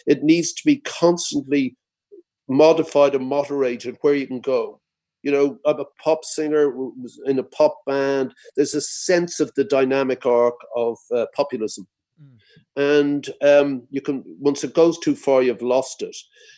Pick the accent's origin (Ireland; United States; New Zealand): Ireland; And I say that as an Irish person who over the last 12 years have enacted the greatest social and cultural revolution in Western Europe in our time